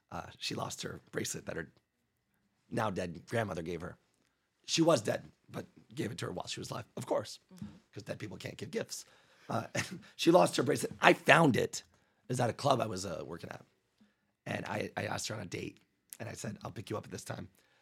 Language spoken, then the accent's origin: English; Canada; I didn't get it because I'm Canadian.